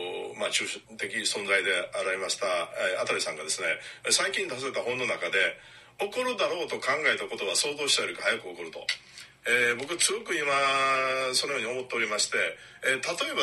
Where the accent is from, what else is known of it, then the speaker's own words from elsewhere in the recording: Kyoto, Japan; born there; 私は京都に生まれて20年間世界を見て